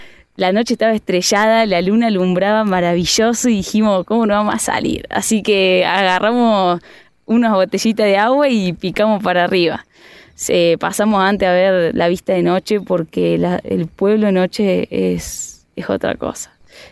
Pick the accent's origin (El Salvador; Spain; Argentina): Argentina; Córdoba; Vengo de Córdoba a visitar acá el Bolsón.